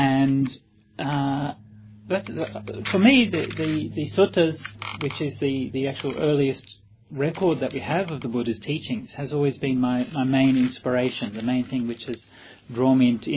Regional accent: Perth, Western Australia, Australia; I grew up as in Perth, I grew up as in a Catholic family, and we would go to church every Sunday

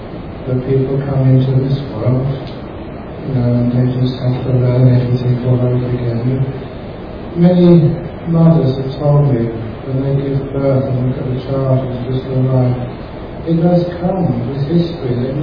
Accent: London, United Kingdom; quite a famous TV personality when I grew up in London.

